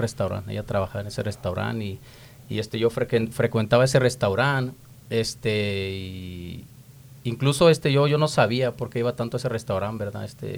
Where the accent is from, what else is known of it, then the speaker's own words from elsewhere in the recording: Guanajuato, Mexico; now in United States; Yo soy de Guanajuato, México, hermano. De una ciudad que está en el centro de México, una ciudad pequeña.